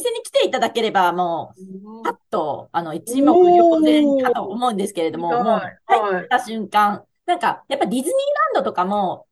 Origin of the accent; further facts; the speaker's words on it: Chikugo, Fukuoka, Japan; now in Hokkaido, Japan; 私もともとジャングル温泉という、筑後市、その福岡県筑後市にあります旅館でですね、ジャングル温泉という旅館で生まれ育ちました。